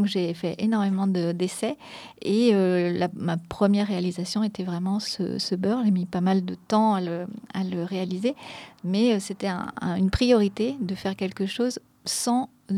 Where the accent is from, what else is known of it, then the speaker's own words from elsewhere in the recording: Lorient, Brittany, France; born there; Alors, je suis bretonne parce que je suis née à Lorient.